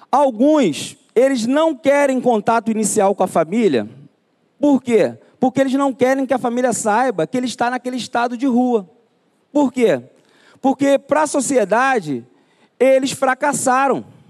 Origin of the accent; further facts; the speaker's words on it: Duque de Caxias, Rio de Janeiro, Brazil; eu fui criado lá no Gramacho, em Duque de Caxias.